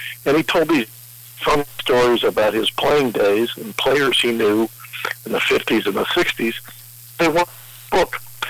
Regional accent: Middletown, Ohio, United States; I grew up in Middletown, which is on the other end of Butler County, just north of Cincinnati.

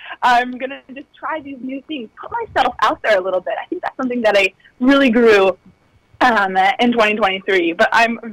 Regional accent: Ohio, United States; now in Southern California, United States; I say it proudly out here in Southern California. I say, oh, I'm from Ohio. Now, there won't be a lot of people that are also from Ohio. I'll give you that. But loved growing up in Ohio, besides the cold weather.

